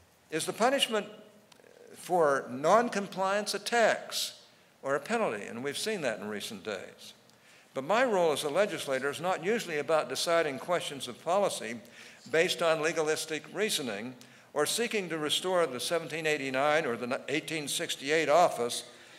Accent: Pittsburgh, Pennsylvania, United States; I was raised a Democrat in Pittsburgh, Pennsylvania

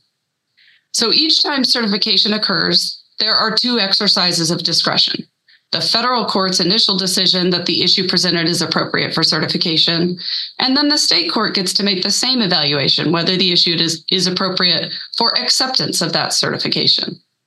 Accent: Arizona, United States; here in my home state of Arizona

